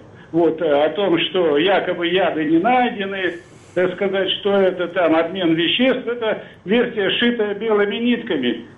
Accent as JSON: {"language": "Russian", "town": "Cheboksary", "region": "Chuvash Republic", "country": "Russia", "said": "я из Чебоксар."}